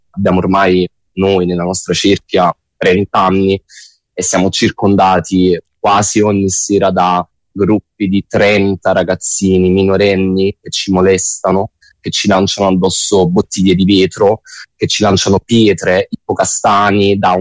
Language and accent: Italian; Naples, Campania, Italy; born there; now in Quarto, Italy; abito a Quarto da 30 anni, ma vabbè, sono nato a Napoli, quindi sì, abito a Quarto.